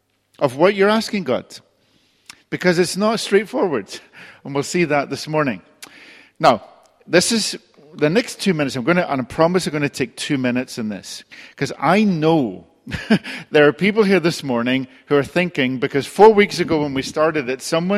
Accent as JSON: {"language": "English", "region": "Northern Ireland", "country": "United Kingdom", "tie": "born or raised there", "said": "I remember growing up in Northern Ireland"}